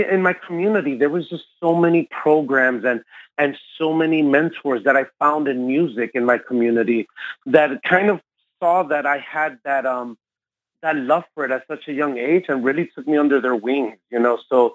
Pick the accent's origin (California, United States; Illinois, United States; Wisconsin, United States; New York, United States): Illinois, United States; Chicago; growing up in Chicago, which is such a musical influenced city, you know, we grew up with so much house music.